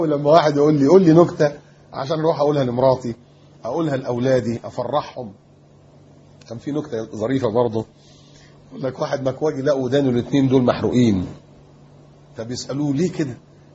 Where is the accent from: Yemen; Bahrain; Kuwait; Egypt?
Egypt; Upper Egypt; born there; والدي صعيدي وانت عارف الصعيده يعني ايه، انا صعيدي برضو يعني اتولدت في الصعيد بس ما اعرفش فين الجرجه اللي انا اتولدت فيها دي.